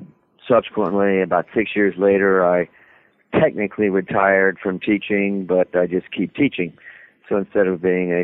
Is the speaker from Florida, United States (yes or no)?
yes; Miami, Florida, United States; I'm from Miami, Tallahassee, Florida State, and then been here since about early 1970s